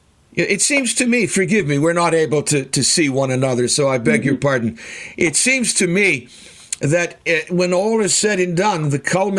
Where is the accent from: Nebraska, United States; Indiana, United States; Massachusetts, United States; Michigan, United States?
Massachusetts, United States; Boston; I come from Boston. As you well know, I'm a born and bred Bostonian